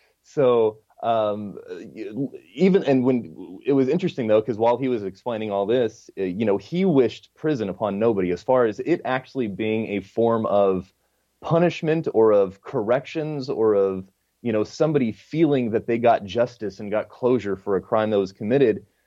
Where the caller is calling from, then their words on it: Ohio, United States; I'm up in Ohio.